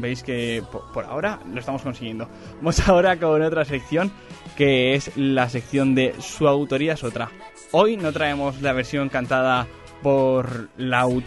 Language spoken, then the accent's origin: Spanish; Requena, Valencian Community, Spain; que es de mi pueblo, de Requena.